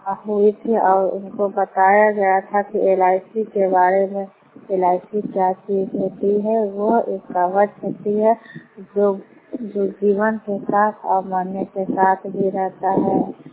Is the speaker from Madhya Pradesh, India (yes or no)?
no; Jagda, Bihar, India; मैं जगदा के रहने वाली हूँ, नालंदा जिला हरनौत ब्लॉक से।